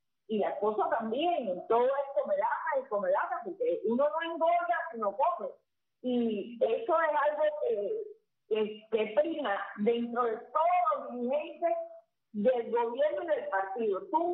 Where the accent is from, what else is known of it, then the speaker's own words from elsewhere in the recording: Cuba; ¿sabes cómo somos los cubanos?